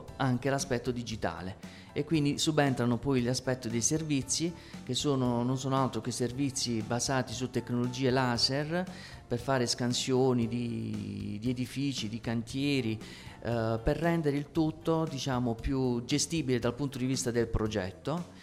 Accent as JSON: {"language": "Italian", "region": "Apulia", "country": "Italy", "said": "Sì, perché io sono pugliese e l'idea è quella di valorizzare, diciamo, i vari bacini della Puglia"}